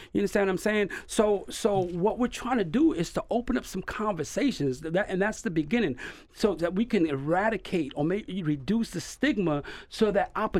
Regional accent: New York City, New York, United States; I'm originally from New York City, in the Bronx, and in Harlem. And a lot of, you know, a lot of people in my community there, we were already at the bottom.

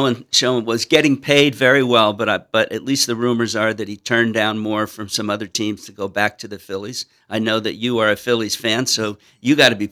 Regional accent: Montclair, New Jersey, United States; also born or lived in Glen Ridge; And really, I was born in Glen Ridge. The hospital was in Glen Ridge. But Montclair is right next door. And so I claim Montclair as my home.

